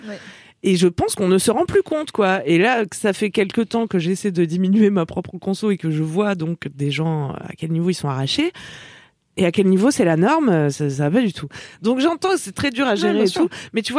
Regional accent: Auvergne-Rhône-Alpes, France; D'Ardèche, oui, merci.

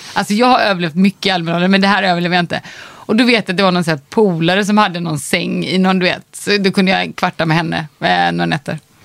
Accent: Gothenburg, Västra Götaland County, Sweden; Det är fruktansvärt roligt för mig som göteborgare.

